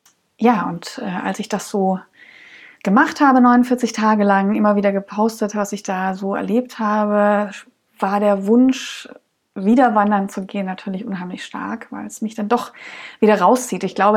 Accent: Dresden, Saxony, Germany; born there; now in Cologne, Germany; ich lebe in Köln, komme gebürtig aus Dresden oder aus der Region Dresden.

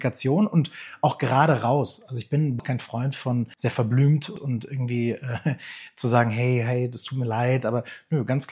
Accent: Leverkusen, North Rhine-Westphalia, Germany; born there; Und jetzt bin ich selber gebürtig auch aus Leverkusen

